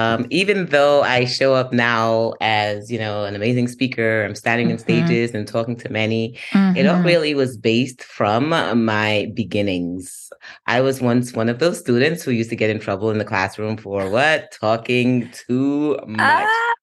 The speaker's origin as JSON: {"language": "English", "country": "Guyana", "tie": "born or raised there", "said": "Being that I was raised in Guyana, which is in South America, I didn't really know much about these other therapeutic spaces."}